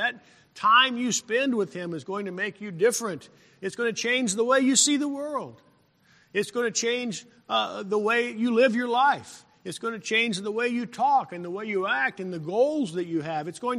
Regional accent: New Mexico, United States; Now, when I grew up in New Mexico, I wish you could have met my dad.

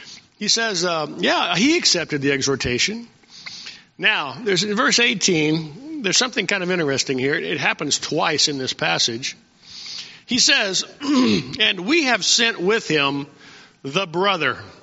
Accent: Odenton, Maryland, United States; Well, I'm from Odenton, Maryland.

